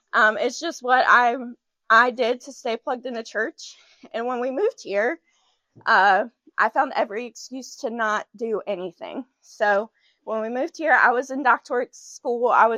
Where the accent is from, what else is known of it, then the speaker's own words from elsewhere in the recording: Louisiana, United States; So, like I said, I grew up in South Louisiana. I went to the same church for about 10 years.